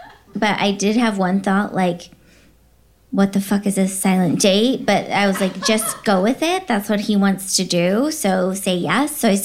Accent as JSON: {"language": "English", "region": "Texas", "country": "United States", "tie": "born or raised there", "moved": "as an adult", "lives_now": "Los Angeles, United States", "said": "I grew up in Texas and I dated the head of my youth group."}